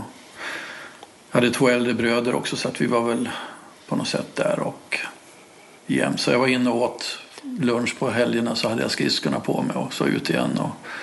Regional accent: Falun, Dalarna County, Sweden; also born or lived in Ljusdal / Timrå; jag är född i Falun, är dalmas, känner mig nog som dalmas. Har sommarstuga i Svärdsjö som jag börjar på bli mer och mer i.

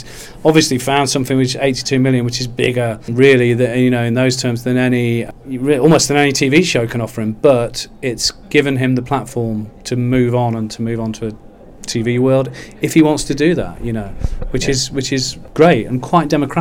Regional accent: Derby, East Midlands, United Kingdom; I'm from the north of England, I'm from Derby, sort of north, you know, working class, blue collar family

